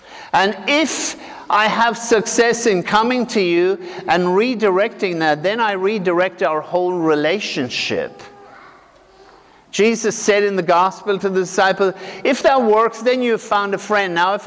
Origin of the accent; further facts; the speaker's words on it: Ireland; when I was growing up in Ireland